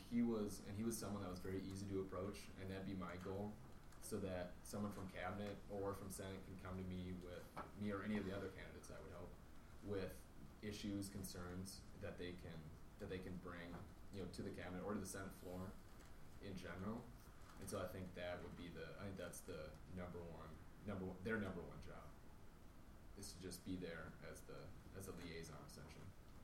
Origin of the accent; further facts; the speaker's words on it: Cold Spring, Minnesota, United States; I'm from Cold Spring, Minnesota. I'm a member of the Minnesota Army National Guard